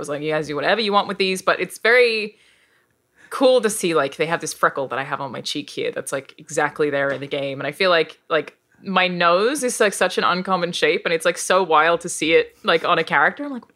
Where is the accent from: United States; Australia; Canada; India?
Australia; accent: Australian; it also has the context of it being my actual accent, being an Australian accent